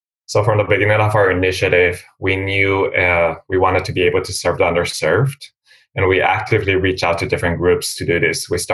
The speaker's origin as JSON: {"language": "English", "country": "Costa Rica", "said": "And then I'm also from Costa Rica, and I was contacted by researchers at the University of Costa Rica"}